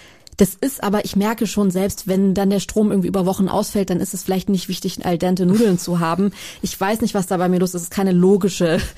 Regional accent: Jagstheim, Baden-Württemberg, Germany; in der Nähe von Stuttgart, vielleicht kennst du Schwäbisch Hall, vielleicht kennst du Crailsheim, vielleicht kennst du Jagstheim, das eigentliche Dorf, wo ich mir aufgewachsen bin.

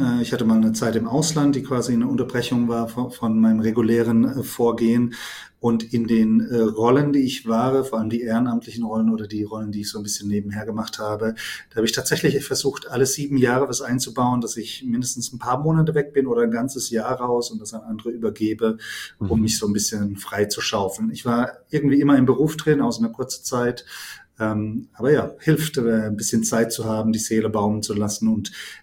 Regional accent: Baden-Württemberg, Germany; komme aus der Nähe von Heidelberg

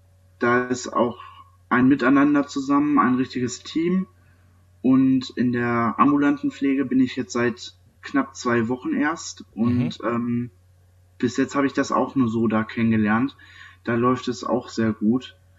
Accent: North Rhine-Westphalia, Germany; Ich komme aus der Nähe von Neheim

